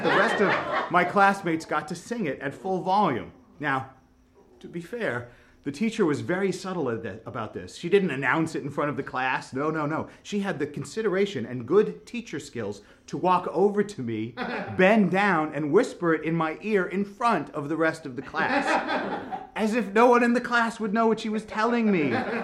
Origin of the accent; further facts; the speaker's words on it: Westwood, Massachusetts, United States; I grew up in Westwood. It was a picturesque suburb about 40 miles south of Boston, with nice homes and rolling lawns.